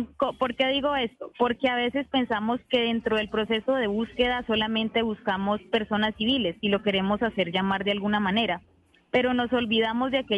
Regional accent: Caldono, Cauca, Colombia; soy indígena Nasa del Resguardo San Lorenzo de Caldono, al nororiente del departamento del Cauca.

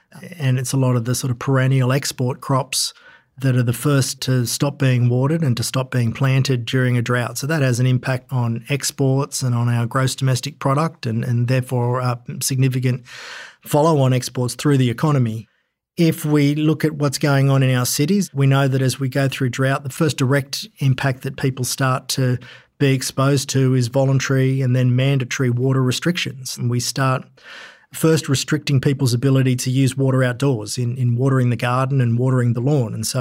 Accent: Coffs Harbour, New South Wales, Australia; I grew up in Coffs Harbour

